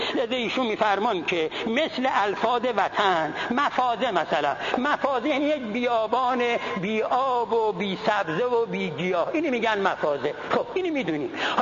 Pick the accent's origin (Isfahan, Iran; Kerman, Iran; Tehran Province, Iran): Tehran Province, Iran; Tehran; ما الان از تهران اومدیم اینجا، میرم تهران، آیا نمازم تمامه؟ چون مسقط و رأس من تهران بوده، یه 30 سالی هم تهران بودیم